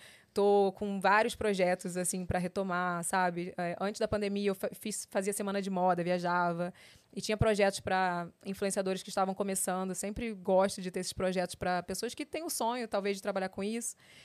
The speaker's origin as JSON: {"language": "Portuguese", "region": "Rio de Janeiro", "country": "Brazil", "said": "É tudo no Rio, porque eu sou carioca raiz, assim."}